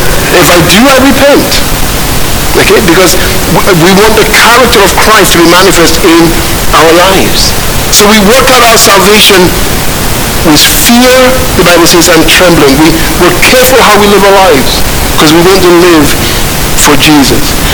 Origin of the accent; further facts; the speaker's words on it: Nigeria; now in United Kingdom; Joanna's English. Yana is South African. I'm Nigerian. Mabel's Irish, but Joanna's English.